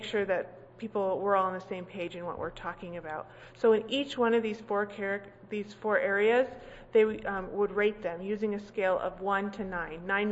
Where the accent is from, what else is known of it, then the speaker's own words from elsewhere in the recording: New Hampshire, United States; is I'm from New Hampshire and I'm very proud of the Red Sox won